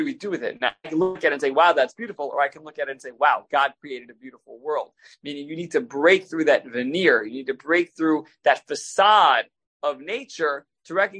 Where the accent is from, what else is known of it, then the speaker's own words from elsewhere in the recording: New York, United States; I grew up in New York on the South Shore, you know, right near Long Beach, right near Atlantic Beach.